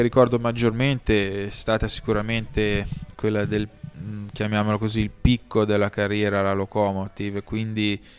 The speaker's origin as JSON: {"language": "Italian", "town": "Milan", "region": "Lombardy", "country": "Italy", "tie": "born there", "said": "sono nato a Milano"}